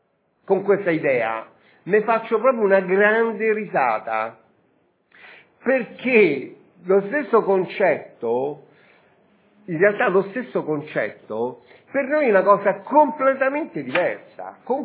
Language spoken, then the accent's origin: Italian; Rome, Lazio, Italy; Noi, in particolare in quanto romani, ma in genere per estensione in quanto italiani